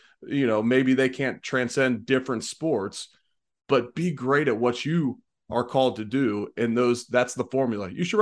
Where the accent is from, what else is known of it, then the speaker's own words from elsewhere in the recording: Cincinnati, Ohio, United States; I'm originally from Cincinnati.